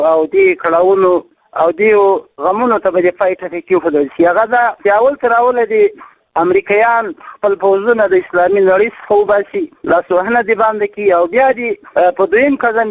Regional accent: Ghazni, Afghanistan; غزنی ولایت مکر.

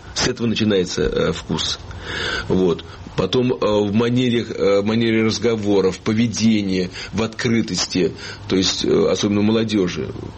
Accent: Ivanovo, Ivanovo Oblast, Russia; Иваново – мой родной город

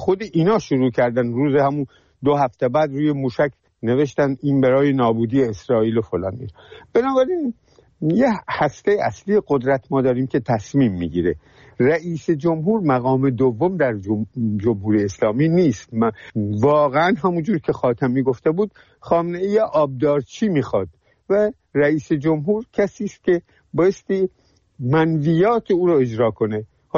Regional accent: Iran; ما ایرانی هستیم

